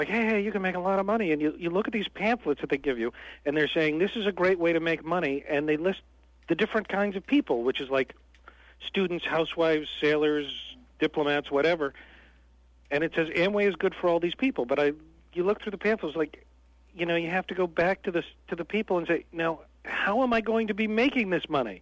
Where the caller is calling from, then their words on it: Albany, New York, United States; I'm calling from beautiful downtown Albany, New York.